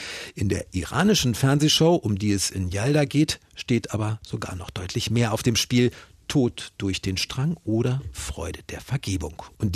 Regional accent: Iran; Selbst für mich als Iraner, ich lebe in Teheran, ist es immer wieder überraschend

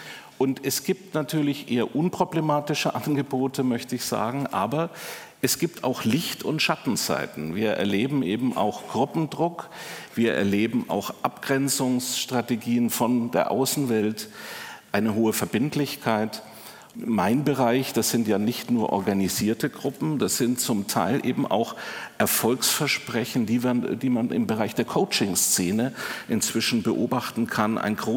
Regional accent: Munich, Bavaria, Germany; Ich komme ja aus München.

